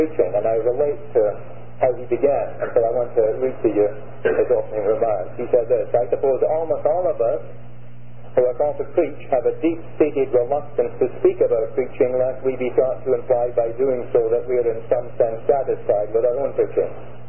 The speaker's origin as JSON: {"language": "English", "region": "Scotland", "country": "United Kingdom", "accent": "Scottish", "said": "You will detect from my accent that I come from Scotland"}